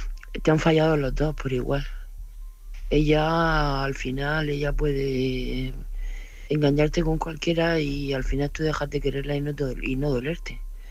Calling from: Murcia, Region of Murcia, Spain; de Murcia.

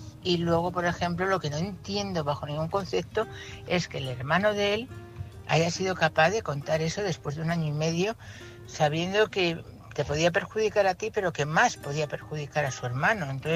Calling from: Madrid, Community of Madrid, Spain; corresponsal de Madrid, trabajando.

